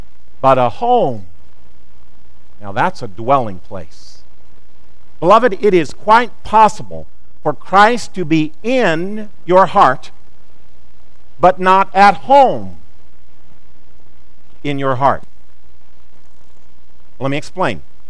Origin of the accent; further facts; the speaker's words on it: Missouri, United States; I grew up in Missouri.